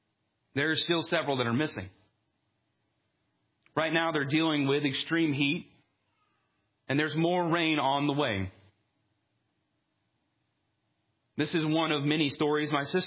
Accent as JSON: {"language": "English", "town": "Somerset", "region": "Kentucky", "country": "United States", "tie": "born or raised there", "also_born_or_lived": "Georgia", "said": "I'm from Georgia because I want to claim it, but let's be honest, I spent most of my life in Kentucky. I am from the very edge of the Appalachian Mountains. Somerset, Kentucky, if you only go about 30 minutes to the east, you're there."}